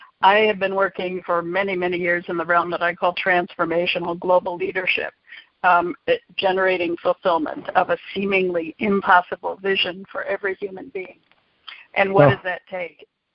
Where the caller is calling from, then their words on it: San Jose, California, United States; I'm calling in from San Jose, California in the United States.